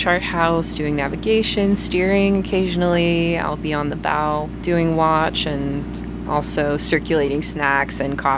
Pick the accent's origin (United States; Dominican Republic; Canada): United States; Bainbridge Island, Washington; I'm originally from Bainbridge Island, so I met with them actually in April a few times while we were interviewing folks in Seattle.